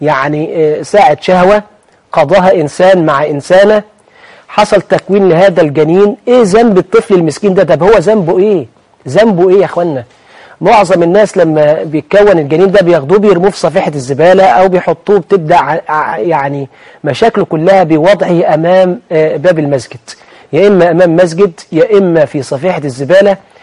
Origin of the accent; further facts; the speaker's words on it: Egypt; كما عندنا في مصر وفي البلاد العربية أيها الإخوة والأخوات